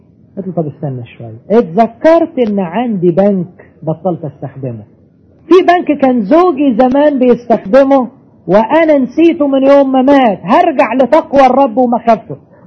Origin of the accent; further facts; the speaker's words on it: Egypt; خصوصا عندنا في مصر، ما عرفش الحكايه دي هنا ولا لا